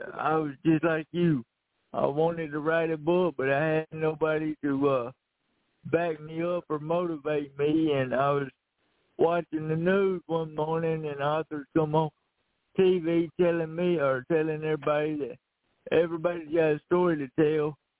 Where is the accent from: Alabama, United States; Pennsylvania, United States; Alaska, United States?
Alabama, United States; Cottondale; I'm from Cottondale, Alabama.